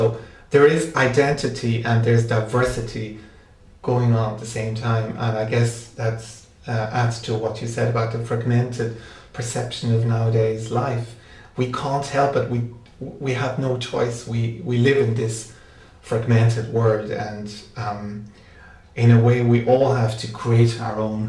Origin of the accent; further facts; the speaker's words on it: Ireland; when people find out I'm from Ireland, they ask me about Irish literature.